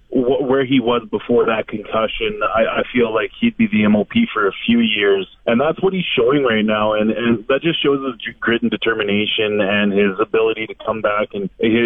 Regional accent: Regina, Saskatchewan, Canada; I'm from Regina, Saskatchewan. Cold doesn't bother me ever.

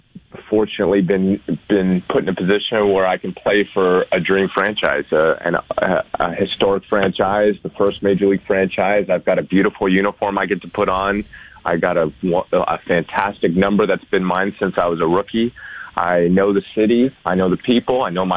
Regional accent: Toronto, Ontario, Canada; I grew up on Lakeshore Park Lawn. I was a bike ride from Rogers Centre. And I don't even claim Toronto.

